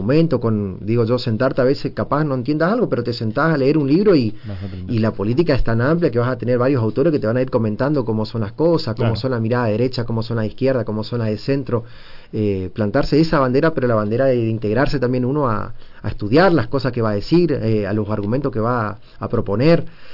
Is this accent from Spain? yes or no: no; Argentina; Cada sociedad en Argentina, cada provincia tiene una cultura distinta. No todos somos iguales. Somos argentinos, eso por supuesto